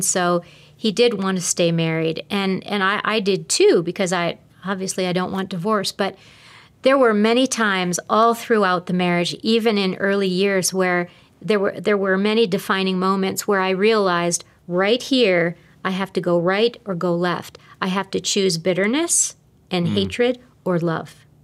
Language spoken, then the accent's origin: English; Wisconsin, United States; when I would go back to Wisconsin, my hometown, would go and visit my family.